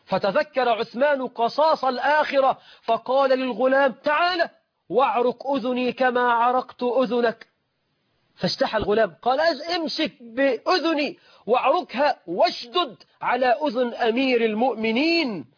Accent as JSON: {"language": "Arabic", "country": "Egypt", "said": "فتلاقي عندنا في مصر مرات الوزير وزير، مرات الدكتور لازم تفهم في الطب"}